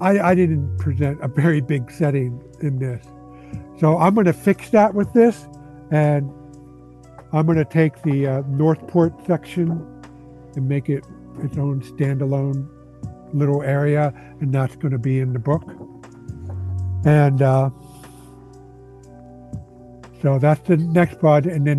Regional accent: Scotland, United Kingdom; accent: Scottish; No, I'll just inflict my Scottish accent.

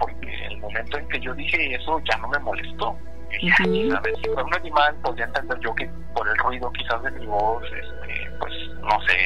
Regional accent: Monterrey, Nuevo León, Mexico; moved away; pero en mi tiempo en México, cuando allá crecí y nací en Monterrey, pues sí era algo común, ¿no?

